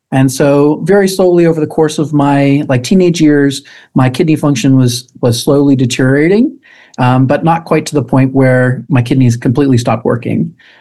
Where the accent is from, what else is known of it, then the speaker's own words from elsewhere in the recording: Florida, United States; I grew up in Florida, and then I was just doing my normal kid thing.